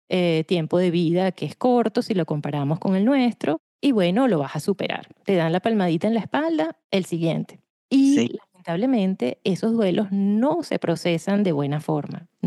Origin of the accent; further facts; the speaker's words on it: Valencia, Carabobo, Venezuela; yo me fui a Caracas a estudiar, yo soy de Valencia.